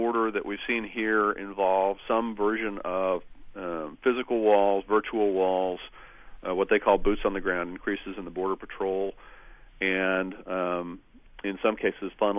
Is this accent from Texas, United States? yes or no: yes; El Paso, Texas, United States; so the issue plays differently than it does in my hometown of El Paso